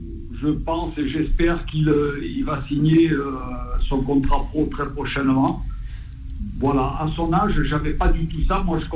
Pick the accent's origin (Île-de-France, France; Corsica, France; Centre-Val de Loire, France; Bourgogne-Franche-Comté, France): Corsica, France; et comme je suis corse, je ne balancerai pas.